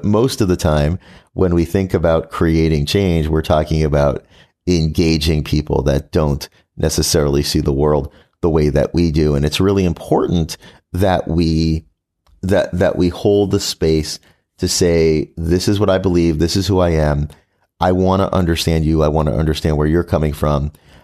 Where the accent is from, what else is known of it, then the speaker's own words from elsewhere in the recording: Virginia, United States; growing up in Virginia and living in Virginia and other places in the South in the 1970s and being Jewish